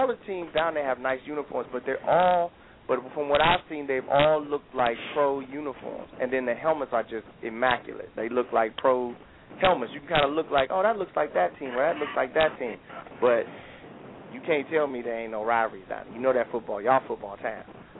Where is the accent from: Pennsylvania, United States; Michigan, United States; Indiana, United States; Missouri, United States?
Michigan, United States; Detroit; moved away; with me pretty much being born and raised in Detroit, I know what it's like.